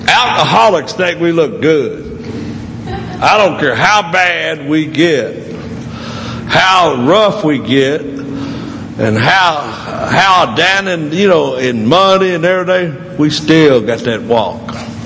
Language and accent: English; Louisville, Kentucky, United States; I came from Louisville, Kentucky.